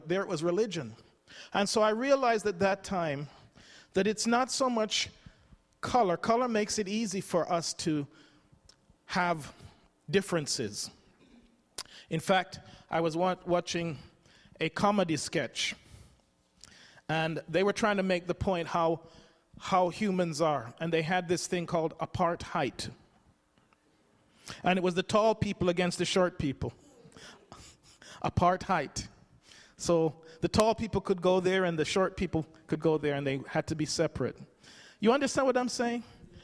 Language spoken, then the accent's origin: English; England, United Kingdom; When I was growing up in England, or I was grown up by then